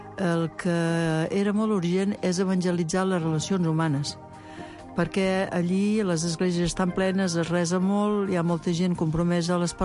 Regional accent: Tarragona, Catalonia, Spain; jo sóc missionera de Tarragona, o sigui, del primer món

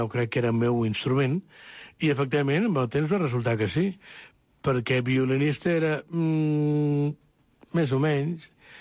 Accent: Barcelona, Catalonia, Spain; Pues aquesta ciutat meravellosa que és Barcelona.

